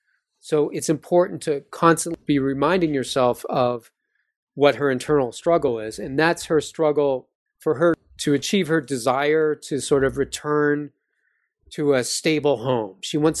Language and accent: English; East Coast, United States; because I'm from the East Coast